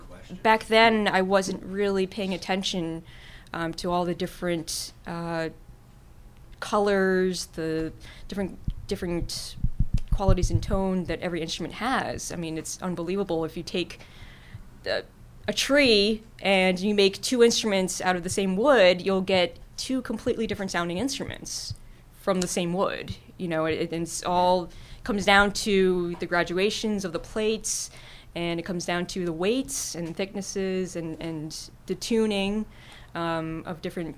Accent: New York, United States; Well, I was born and raised in New York, just north of the city.

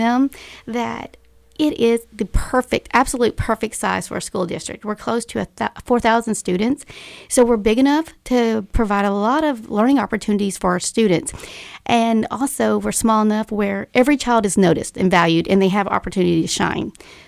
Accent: Caddo Gap, Arkansas, United States; I originally grew up in Caddo Gap down in southwest Arkansas, went to school at Caddo Hills

